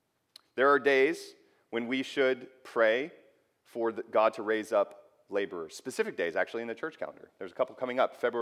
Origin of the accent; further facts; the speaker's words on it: United States; You know, we're pragmatic American people, right? We like stuff that works.